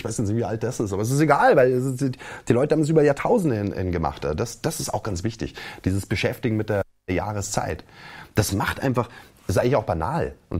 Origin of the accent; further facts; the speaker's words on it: Bavaria, Germany; now in Chemnitz, Germany; Da, wo ich herkomme, in Bayern, sagt man Rankerl dazu. Das Brotrankerl. Jetzt hier in Sachsen, und ich weiß noch nicht mal, ob es überall in Sachsen so ist, aber da, wo ich jetzt lebe, und ich bin da mit einer Sächsin verheiratet in Chemnitz